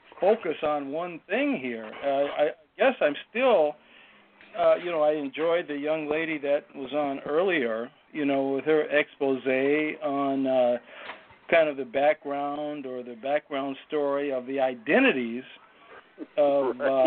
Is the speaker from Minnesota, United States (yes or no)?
yes; Minneapolis, Minnesota, United States; Gentlemen … I'm from Minneapolis.